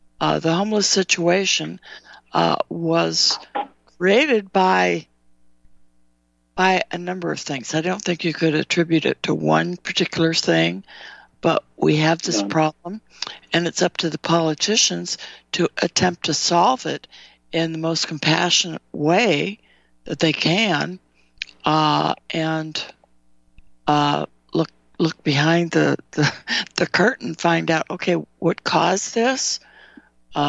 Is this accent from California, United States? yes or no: yes; California, United States; And I remember growing up in California